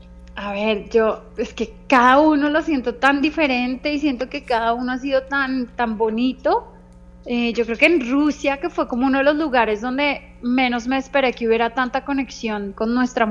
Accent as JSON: {"language": "Spanish", "country": "Colombia", "said": "ese sentido de pertenencia que a veces nos hace falta un poco a los colombianos tener, y es querer lo nuestro"}